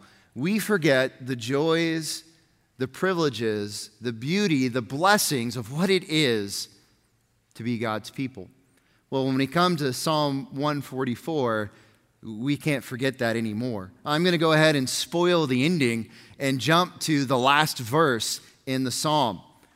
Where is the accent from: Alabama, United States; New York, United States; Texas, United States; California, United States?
Texas, United States; Southlake; Now, as much as I love being a Southlakean, and I love being a Texan, and I love being an American